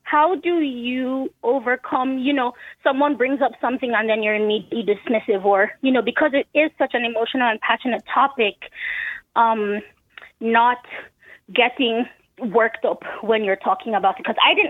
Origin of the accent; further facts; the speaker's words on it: Nigeria; born there; I was born in Nigeria.